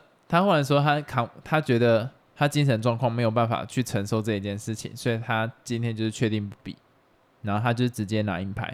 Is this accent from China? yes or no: no; Taiwan; 对，我是台湾人。